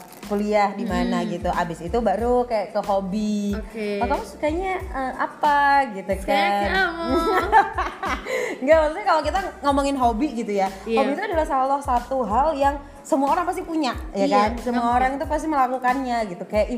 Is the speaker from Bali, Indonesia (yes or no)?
yes; Bali, Indonesia; karena dari kecil dilahirkan dan dibesarkan di Bali gitu, jadi nggak bisa bahasa Sunda.